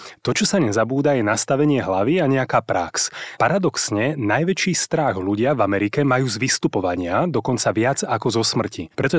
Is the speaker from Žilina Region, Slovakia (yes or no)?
yes; Liptovský Mikuláš, Žilina Region, Slovakia; now in Bratislava, Slovakia; my sme pôvodne z Liptova, z takého menšieho mesta Liptovský Mikuláš, a keď sme prešli do Bratislavy